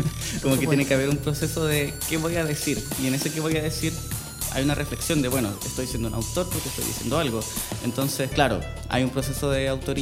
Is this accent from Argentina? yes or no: no; Talca, Maule, Chile; Soy de Talca, mi infancia está en esa